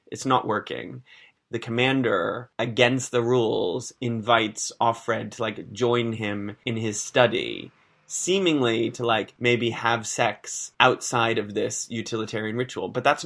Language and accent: English; Massachusetts, United States; Now, of course, I'm from Massachusetts.